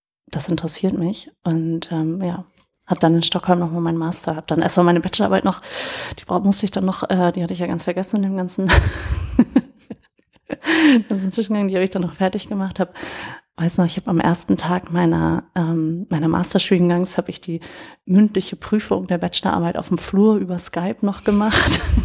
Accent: Hamburg, Germany; born there; Genau, ich bin geborene Hamburgerin.

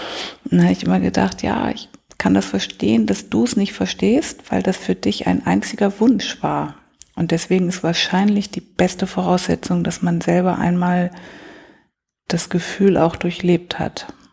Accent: Bremen, Germany; now in Hamburg, Germany; Nee, ich komme aus Bremen.

